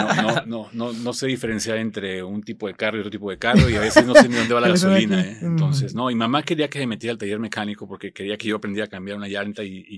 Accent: Ensenada, Baja California, Mexico; moved away; De Ensenada, exactamente. Llegué, bueno, de Ensenada estudié en Estados Unidos, en Hyde Park, en el Culinary Institute of America. Trabajé en Francia, en España, básicamente en Madrid, en Estrasburgo y en París, y trabajé también en Nueva York y en San Diego.

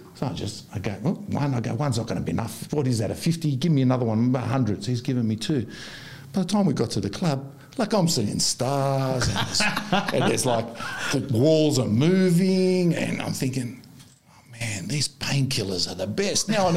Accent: Australia; So, yeah, I'm from Australia.

